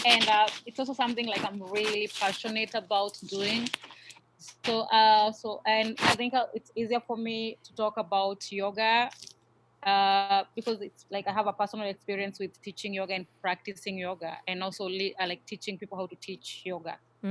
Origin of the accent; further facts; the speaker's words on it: Nairobi, Kenya; also born or lived in Murang'a; I'm from Nairobi, Kenya. I grew up, I was born in a town called Murang'a. It's more on the central part of Kenya, but I was raised in Nairobi.